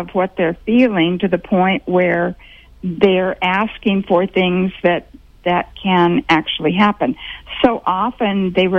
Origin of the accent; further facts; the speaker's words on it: Capay, California, United States; I grew up in Capay, milking cows.